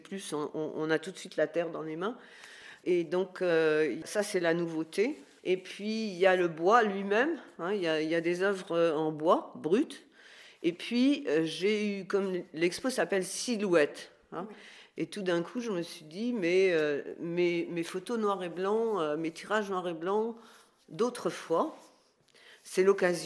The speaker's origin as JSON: {"language": "French", "town": "Remiremont", "region": "Grand Est", "country": "France", "tie": "born there", "said": "je suis née à Remiremont, donc c'est ici mon pays. Et je suis rentrée dans les Vosges en 94, je crois."}